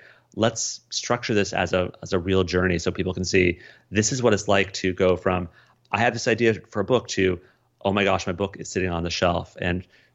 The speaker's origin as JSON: {"language": "English", "region": "Colorado", "country": "United States", "tie": "born or raised there", "said": "You know, I was, you know, growing up in Colorado, going to school in Des Moines, Iowa."}